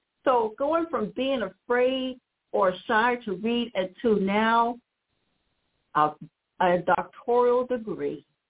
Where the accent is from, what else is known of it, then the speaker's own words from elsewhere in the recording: South Carolina, United States; also born or lived in New Jersey; Everyone knows I'm from South Carolina. And I'm always born in Jersey, but raised in South Carolina. So I'm always going to claim a Southern heritage.